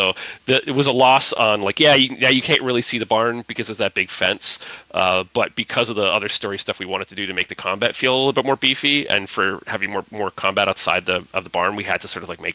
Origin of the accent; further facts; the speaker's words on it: Bermuda; I grew up in Bermuda, which is a very small island off the eastern coast of America, and it's a British colony. It's like 20 miles wide. It's super small. It's like living in a very small town that you can't leave.